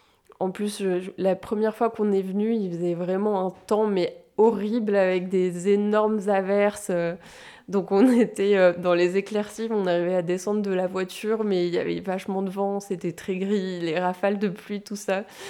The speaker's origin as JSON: {"language": "French", "town": "Limoges", "region": "Nouvelle-Aquitaine", "country": "France", "tie": "born or raised there", "said": "J'ai grandi à Limoges, donc à la Vienne, à Limoges"}